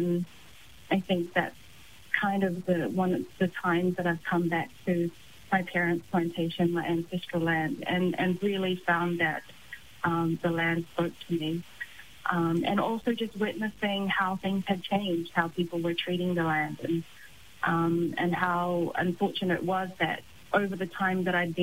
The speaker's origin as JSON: {"language": "English", "country": "Samoa", "tie": "born or raised there", "said": "I mean, we grew up on a plantation like most people in Samoa."}